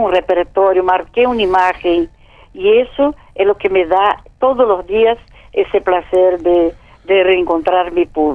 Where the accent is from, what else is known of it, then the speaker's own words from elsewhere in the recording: Salvador, Bahia, Brazil; Spanish is a second language; Yo todavía seguí en Bahía, mi tierra, ¿no?